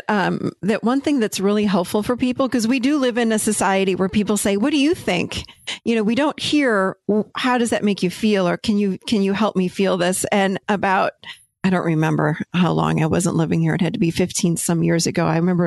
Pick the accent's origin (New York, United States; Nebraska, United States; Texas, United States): New York, United States; Rochester; So I grew up, with alcoholism in the, and I grew up, I'm Italian. So I grew up in Rochester, New York.